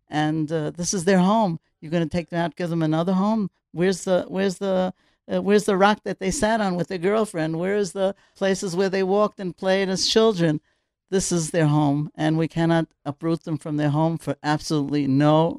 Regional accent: New York, United States; moved away as an adult; now in Israel; We'd come to live in Israel from the States. I'm from New York, my husband from Cleveland.

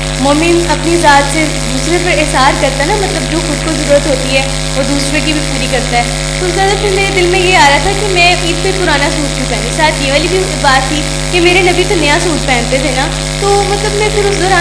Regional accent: Faisalabad, Punjab, Pakistan; میں فیصلہ آباد سے آئی ہوں.

